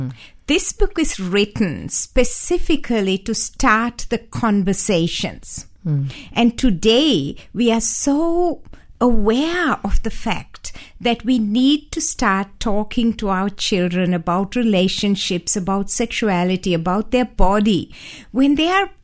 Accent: Sri Lanka; Yeah, it's partly based on my growing up in Sri Lanka.

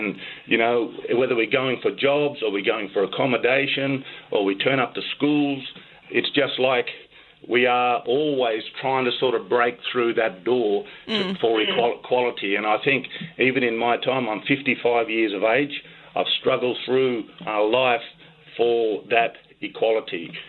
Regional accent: New South Wales, Australia; growing up in Western New South Wales, that's what people have told us, just get on with it.

